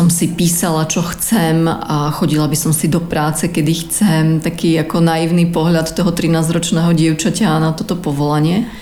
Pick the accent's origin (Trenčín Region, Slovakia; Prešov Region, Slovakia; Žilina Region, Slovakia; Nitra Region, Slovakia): Žilina Region, Slovakia; Vrútky; moved away as an adult; also born or lived in Munich; now in Prague, Czechia; ja som z Vrútok, že sa spolu presťahujeme do Prahy. Ja som sa do Prahy presťahovala, keď som mala 25 rokov, pretože medzi tým som teda ešte žila v Nemecku v Mníchove.